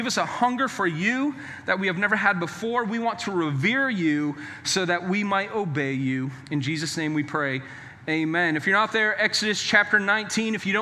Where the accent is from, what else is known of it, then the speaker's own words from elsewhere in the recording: New Hampshire, United States; And I'm from New Hampshire, and we used to have these bumper stickers up in New Hampshire